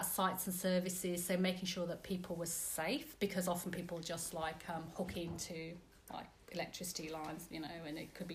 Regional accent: Muswell Hill, London, United Kingdom; born there; also born or lived in Singapore; Well, I was born in Muswell Hill, which is North London.

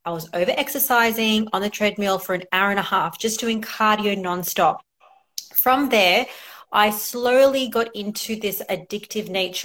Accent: Australia; So I am originally from Australia.

